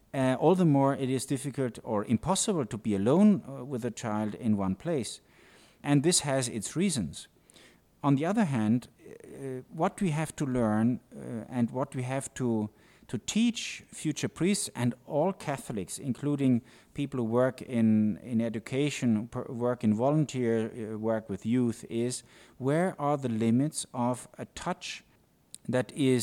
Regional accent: Mexico; I come from Mexico, where you have an expression of emotions and of closeness that is quite different from the US-American type of encountering people.

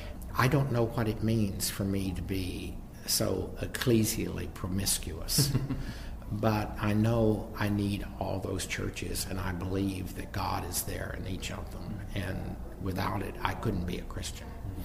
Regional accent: Texas, United States; moved away; I'm a Texan, and of course, I've lived outside Texas most of my life, though Texas, if I think about it, is still home.

